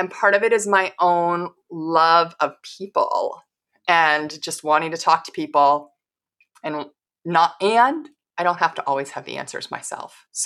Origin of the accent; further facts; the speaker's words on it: Pittsburgh, Pennsylvania, United States; And I was growing up in Pittsburgh.